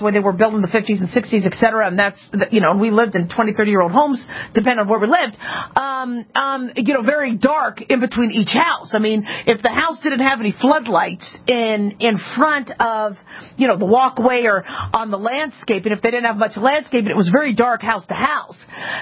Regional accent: Phoenix, Arizona, United States; moved away; also born or lived in Las Vegas; I grew up in Maricopa County. I grew up in Phoenix. And, I moved to Vegas in 81, but back and forth between Phoenix and Vegas we lived.

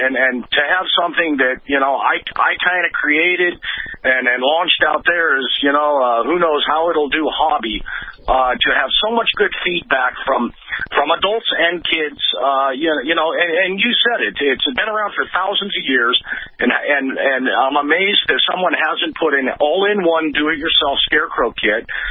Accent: Idaho, United States; And you know, we're from Idaho, so we got a lot of Bronco fans around here.

